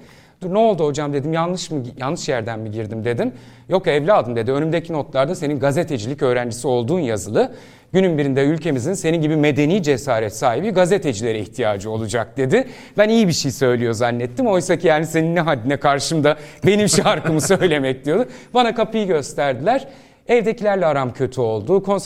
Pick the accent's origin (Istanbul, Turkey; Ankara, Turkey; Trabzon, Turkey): Ankara, Turkey; Ben Ankara'da doğdum, büyüdüm. Tabii. Ankara'da doğdum, büyüdüm. Ve mesleğe ilk Ankara'da başladım. Muhabirlik yaptım 10-12 yıl Ankara'da. Adım adım bütün sokaklarını gezdim.